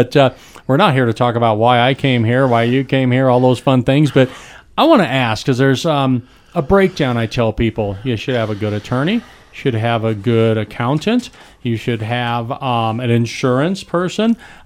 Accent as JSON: {"language": "English", "town": "Denver", "region": "Colorado", "country": "United States", "tie": "born or raised there", "lives_now": "Durango, United States", "said": "I grew up in Denver area."}